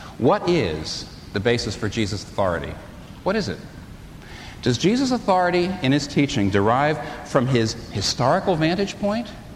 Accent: New York, United States; I'm a New Yorker. I'm not naive. I am sophisticated.

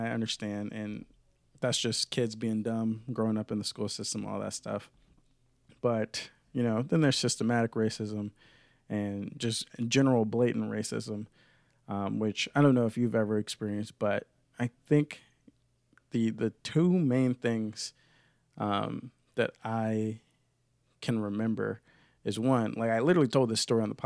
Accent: the South, United States; growing up in the South, it's like we know about, like, we're taught about slavery in elementary school

